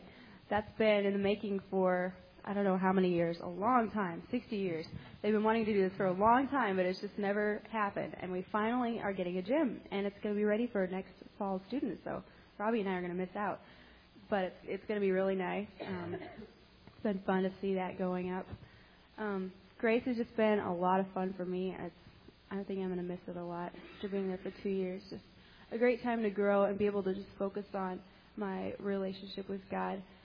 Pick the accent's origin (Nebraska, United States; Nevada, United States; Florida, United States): Nebraska, United States; Lincoln; now in Omaha, United States; I grew up in Lincoln, lived there all my life, except now, live in Omaha.